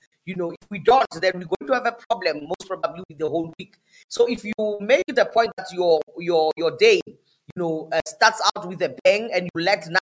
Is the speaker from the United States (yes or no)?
no; Polokwane, Limpopo, South Africa; I'm in Polokwane, guys. I reside in Polokwane, those of you who don't know, but this is my hometown, and I'm a proud resident of Polokwane.